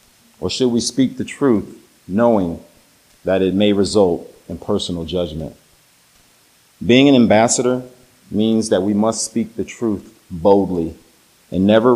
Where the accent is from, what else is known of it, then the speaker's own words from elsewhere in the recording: Cleveland, Ohio, United States; From where I was raised in Cleveland, I think back to my childhood home and the peace and the security that it brought.